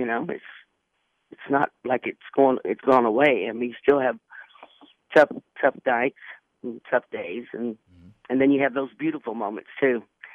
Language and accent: English; Las Vegas, Nevada, United States; I come from Las Vegas, that's where I live, me and my dad, and came to Nashville for 2 weeks